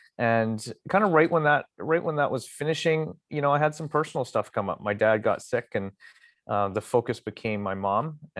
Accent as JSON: {"language": "English", "town": "Burnaby", "region": "British Columbia", "country": "Canada", "tie": "born or raised there", "said": "I'm born and raised here. So I'm North Burnaby and kind of always lived here."}